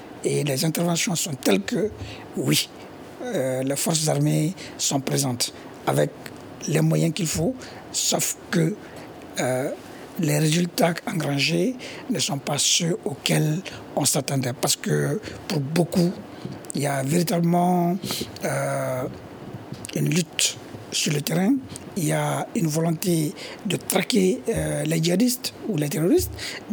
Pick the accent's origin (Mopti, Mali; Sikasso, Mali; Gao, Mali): Mopti, Mali; Ténenkou; je suis partiellement du Nord parce que je suis d'une zone au centre de Mopti, Ténénkou.